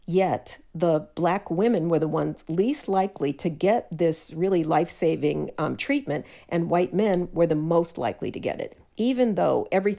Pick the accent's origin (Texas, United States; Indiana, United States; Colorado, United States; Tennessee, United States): Colorado, United States; Denver; I was raised in Denver, which is the Mile High City.